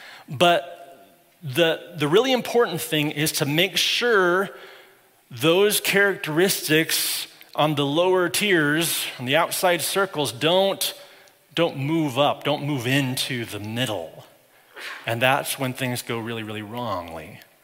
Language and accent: English; Broomfield, Colorado, United States; I grew up in Broomfield, Colorado. So my hometown is important to me. It shaped me.